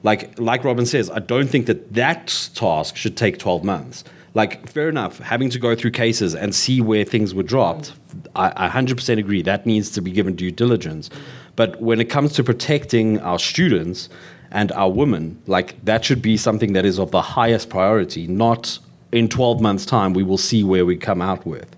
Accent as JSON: {"language": "English", "country": "South Africa", "said": "So the fact that this was not in it is a little bit disappointing as a South African."}